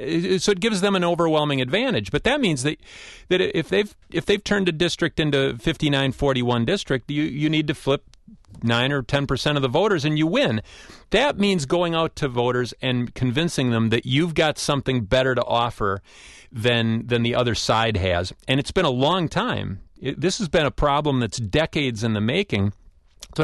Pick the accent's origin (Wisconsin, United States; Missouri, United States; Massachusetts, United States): Wisconsin, United States; Curtis; I grew up outside of Curtis, right down the road, in Clark County. So I know that territory well. Abbotsford was actually something close to the big city for me, given where I grew up.